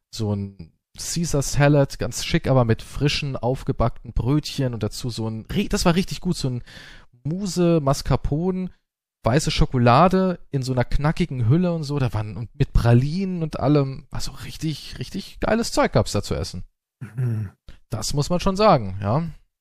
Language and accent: German; Germany; ich komme aus Deutschland